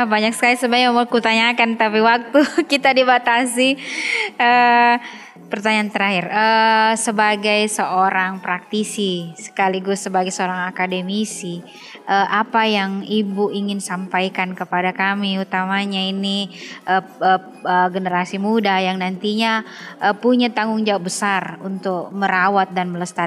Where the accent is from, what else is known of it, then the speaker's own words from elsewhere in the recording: South Sulawesi, Indonesia; kalau kita orang Bugis bilang pesan paseng dalam bahasa Makassar